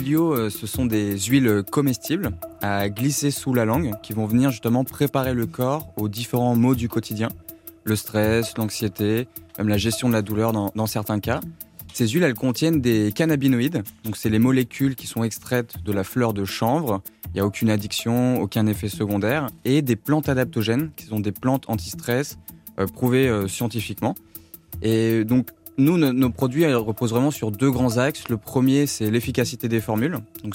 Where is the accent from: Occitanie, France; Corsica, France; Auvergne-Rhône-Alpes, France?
Auvergne-Rhône-Alpes, France; Au tilleul de mon enfance, dans la Drôme.